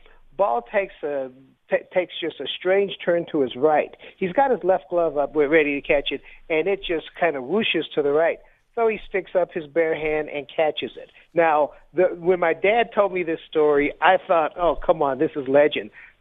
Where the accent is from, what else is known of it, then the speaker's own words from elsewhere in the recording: Bluefield, West Virginia, United States; he played in my hometown, which is Bluefield, West Virginia